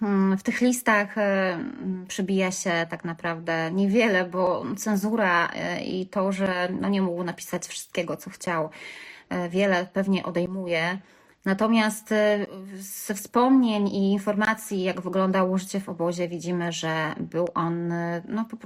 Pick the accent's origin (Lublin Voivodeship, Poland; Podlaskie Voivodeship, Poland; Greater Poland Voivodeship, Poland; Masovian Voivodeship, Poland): Greater Poland Voivodeship, Poland; Kalisz; moje rodzinne strony, Kalisz